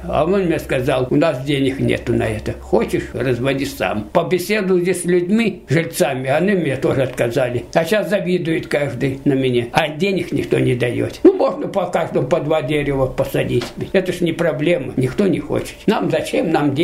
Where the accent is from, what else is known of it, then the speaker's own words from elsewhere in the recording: Cherkassk, Rostov Oblast, Russia; born there; also born or lived in Siberia / Krasnodar Krai; В городе Черкасск, Ростовской области.